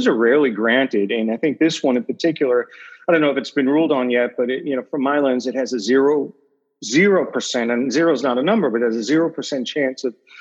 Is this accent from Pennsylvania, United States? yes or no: no; New York City, New York, United States; given my background in, growing up in New York City, I think I'd rather be